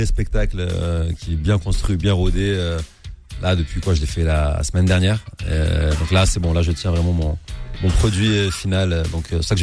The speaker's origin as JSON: {"language": "French", "country": "Algeria", "also_born_or_lived": "Tunisia", "moved": "yes", "lives_now": "France", "said": "moi je suis algérien comme tu le sais, j'ai vécu quelques années en Tunisie, donc forcément j'ai cette double culture algéro-tunisienne, même si je suis pas tunisien. Française forcément, parce que voilà, j'ai vécu en France, hein. Je suis venu en France pour mes études, j'ai fait un lycée français avant."}